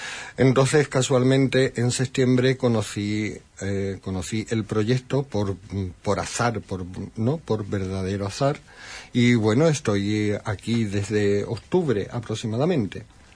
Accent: Huelva, Andalusia, Spain; Bueno, pues yo soy onubense.

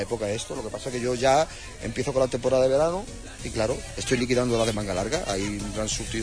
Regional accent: Extremadura, Spain; now in Huelva, Spain; soy de Huelva. Soy extremeño

